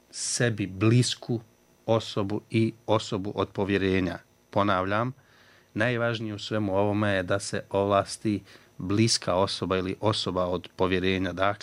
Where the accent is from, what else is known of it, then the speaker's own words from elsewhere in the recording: Bijeljina, Republika Srpska, Bosnia & Herzegovina; pošto ja dolazim iz Bijeljine, ista situacija je u Bijeljini.